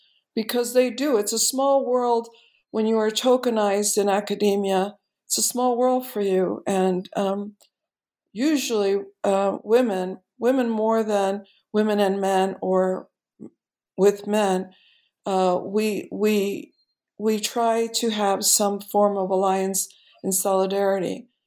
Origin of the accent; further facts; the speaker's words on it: Chicago, Illinois, United States; I'm born and raised in Chicago.